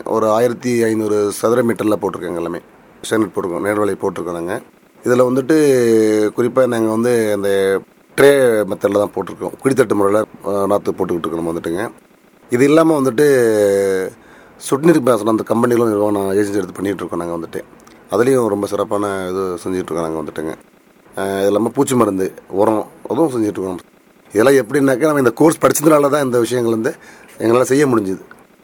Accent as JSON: {"language": "Tamil", "region": "Tamil Nadu", "country": "India", "said": "நான் வந்து அரியலூர் மாவட்டம் சேர்ந்தவனாங்க."}